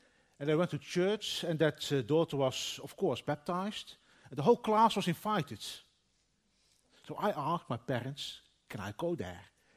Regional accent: Netherlands; English is a second language; I come from the Dutch Bible Belt area, so there were a lot of children going to church.

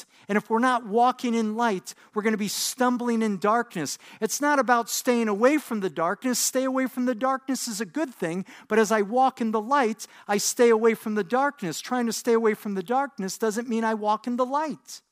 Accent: New York, United States; accent: New York; I'm originally from New York. And every once in a while, you hear the New York accent come out.

